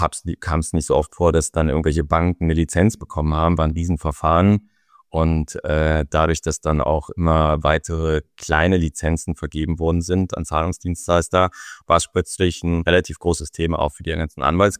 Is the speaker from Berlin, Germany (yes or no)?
yes; Berlin, Germany; Ich komme ursprünglich aus Berlin.